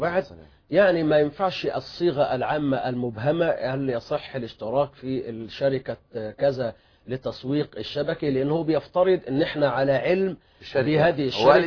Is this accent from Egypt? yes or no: yes; Egypt